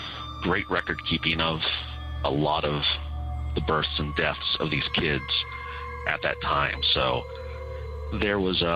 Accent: Ohio, United States; I am from the Central Ohio area.

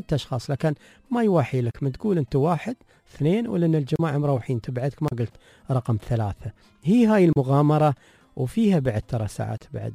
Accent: Dubai, United Arab Emirates; عندنا في دبي

